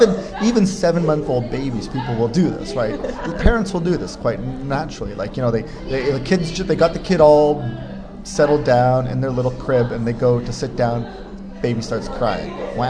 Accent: Canada; And now, as a Canadian, from birth, you are schooled that Alberta beef is the best beef in the world

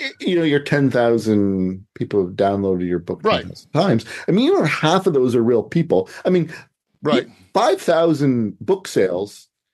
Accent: Canada; accent: Canadian; Maybe just be my crazy Canadian accent.

